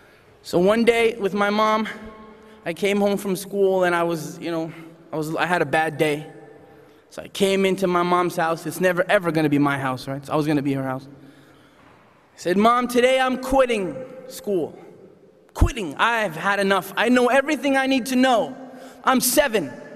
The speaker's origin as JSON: {"language": "English", "region": "Newfoundland and Labrador", "country": "Canada", "tie": "born there"}